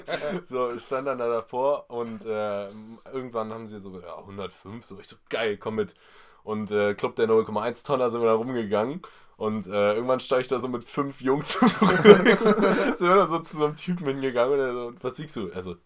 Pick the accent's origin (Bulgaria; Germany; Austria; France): France; Belle-Île-en-Mer, Brittany; früher auf der Insel, wo ich aufgewachsen bin, Belle-Île-en-Mer, wunderschöne Insel, bin ich geritten